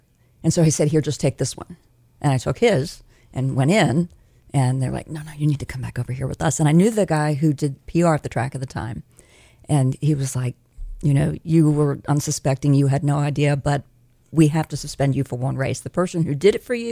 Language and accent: English; Philadelphia, Pennsylvania, United States; No, I'm originally from Philadelphia.